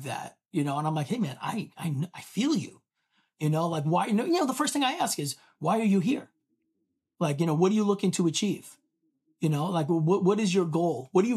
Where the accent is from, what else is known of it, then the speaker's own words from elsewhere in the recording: New York, United States; guns weren't a thing in my family either because A, I'm from New York